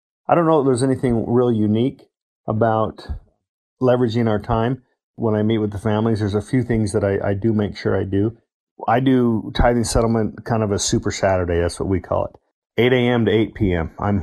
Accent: Longdale, Nevada, United States; I'm from Longdale, Nevada, which is just outside of Las Vegas.

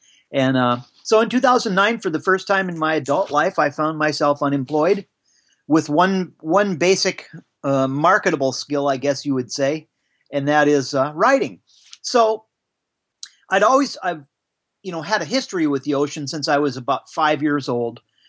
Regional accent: Kirkland, Washington, United States; I am from Kirkland, Washington.

